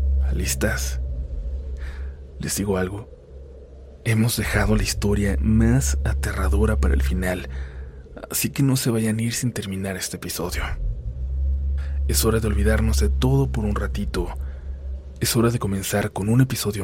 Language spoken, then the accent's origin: Spanish; Iztapalapa, Mexico City, Mexico; Soy de Iztapalapa